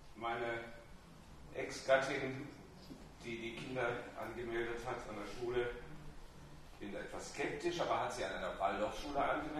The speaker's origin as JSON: {"language": "German", "town": "Bielefeld", "region": "North Rhine-Westphalia", "country": "Germany", "said": "Da, wo ich herkomme, in Bielefeld"}